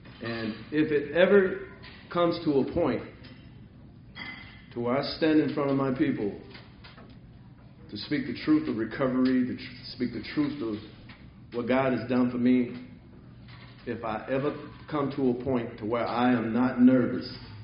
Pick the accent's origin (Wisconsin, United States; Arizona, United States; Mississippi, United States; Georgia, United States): Mississippi, United States; Charleston; also born or lived in St. Louis, Missouri; When I was born there, I don't remember anything about St. Louis. Even though I was born there, I don't remember. All I remember is Charleston, Mississippi.